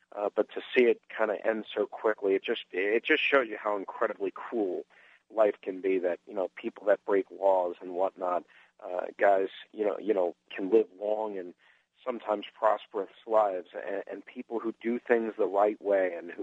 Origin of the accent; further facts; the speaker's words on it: New York, United States; I grew up in New York as a Mets fan